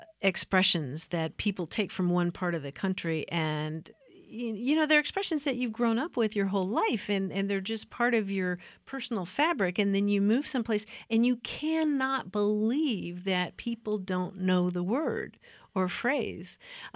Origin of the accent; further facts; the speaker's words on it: Kentucky, United States; I mean, he lived in New York City for many, many years, and I grew up in Kentucky.